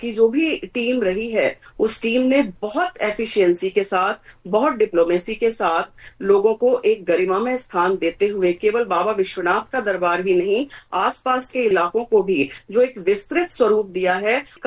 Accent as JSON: {"language": "Hindi", "town": "Varanasi", "region": "Uttar Pradesh", "country": "India", "said": "हम दशाश्वमेध घाट के रहने वाले हैं"}